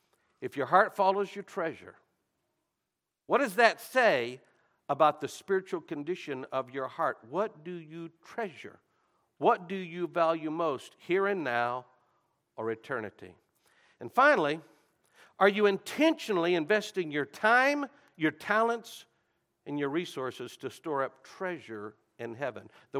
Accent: Houston, Texas, United States; I mentioned to you, I'm from Houston.

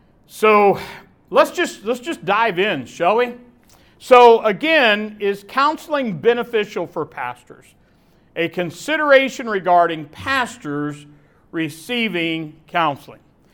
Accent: Pittsburgh, Pennsylvania, United States; I'm from the Pittsburgh, Pennsylvania area. I'm a pastor.

